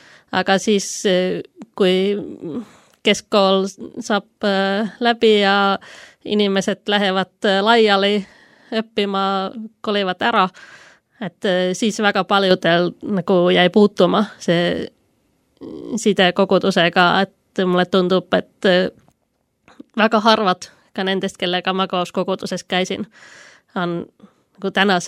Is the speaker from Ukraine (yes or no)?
no; Kouvola, Kymenlaakso, Finland; Estonian is a second language; now in Estonia; Olen siis pärit Kouvolast ja meillä oli tollal 2000 alguses väga aktiivne koguduse noortetöö